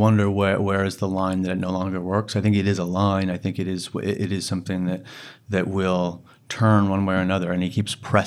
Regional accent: Pennsylvania, United States; My sister lives in Pittsburgh, which is like the metro the media market that my hometown is in.

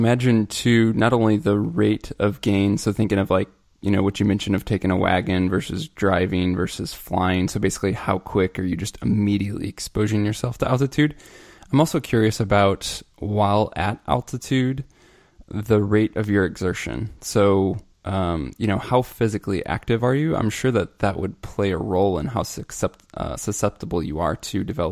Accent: Missouri, United States; So I'm from Missouri.

